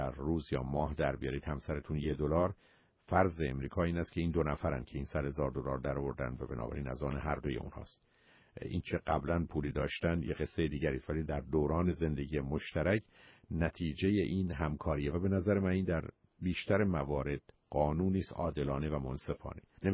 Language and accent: Persian; Iran; بسیاری از ما که از ایران آمدیم